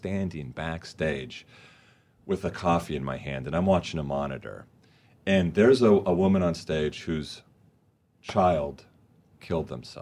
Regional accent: Huntington Beach, California, United States; In Huntington Beach.

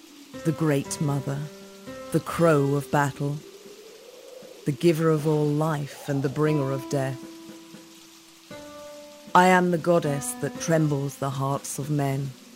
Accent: Buffalo, New York, United States; born there; Two generations later, I was born in Buffalo, New York, and by all accounts, I've inherited her high spirits.

